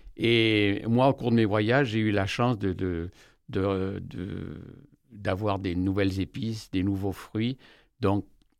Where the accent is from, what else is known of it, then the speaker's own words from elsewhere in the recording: Bormes-les-Mimosas, Provence-Alpes-Côte d'Azur, France; born there; je suis né à Bormes, oui.